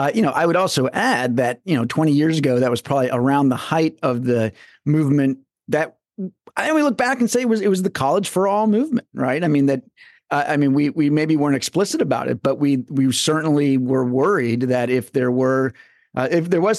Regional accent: St. Louis, Missouri, United States; But, you know, I'm not from Michigan. I grew up in St. Louis.

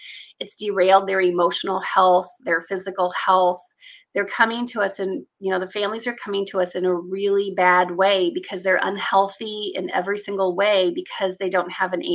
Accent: Iowa, United States; So I'm actually from Iowa, and so I'm 52

